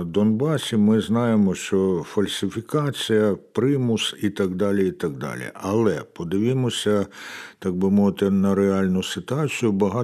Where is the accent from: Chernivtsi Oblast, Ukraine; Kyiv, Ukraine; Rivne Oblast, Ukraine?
Kyiv, Ukraine; Ми, кияни, добре цього навчилися у лютому і березні